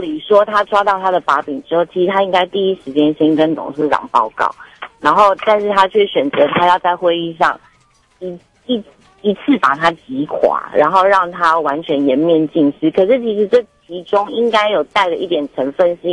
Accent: Taichung, Taiwan; 你好，我是台中的

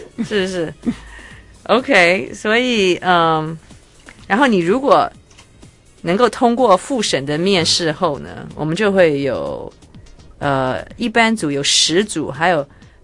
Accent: Taiwan; 我们台湾人都很聪明嘛

